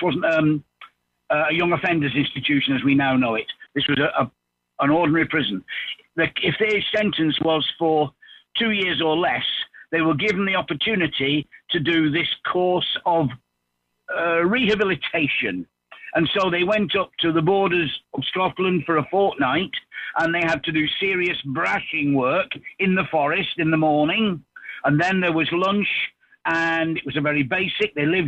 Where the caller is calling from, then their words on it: Santiago de la Ribera, Region of Murcia, Spain; I'm calling from Santiago de la Ribera, up near Alicante